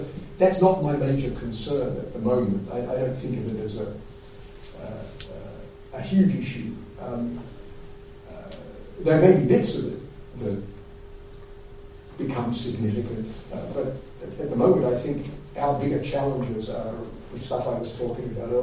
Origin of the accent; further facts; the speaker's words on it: United States; I come from the United States. There's a very large private education sector in the United States.